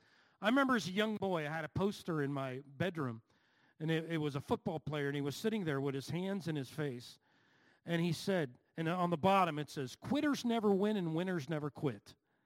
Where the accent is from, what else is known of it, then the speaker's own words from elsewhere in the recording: Turtle Creek, Pennsylvania, United States; I always love coming back to Pittsburgh. This is my home, and I grew up in Turtle Creek